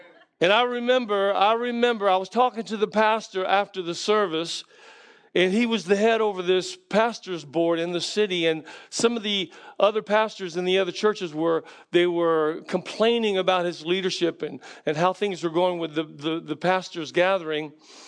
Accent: South Carolina, United States; now in Tallahassee, United States; you hear the colloquialisms that you grew up with here in the South. I grew up in South Carolina.

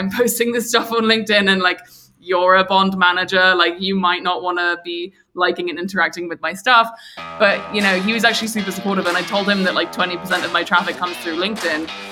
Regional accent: London, United Kingdom; growing up in London.

